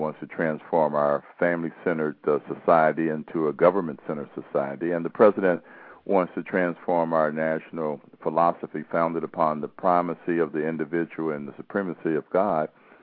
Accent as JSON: {"language": "English", "town": "Cincinnati", "region": "Ohio", "country": "United States", "tie": "born or raised there", "said": "was lucky enough to become the mayor of my hometown, and that was quite an experience. I've served 12 years in local government, and it was just a fascinating experience to be close up and personal as a council member, as a vice mayor, and as a mayor. And one of the funniest things was that I was the mayor of Cincinnati."}